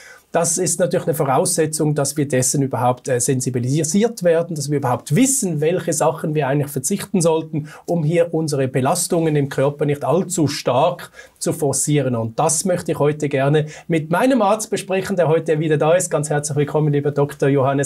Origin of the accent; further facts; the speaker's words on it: Switzerland; Da habe ich auch so moralische Probleme als Schweizer.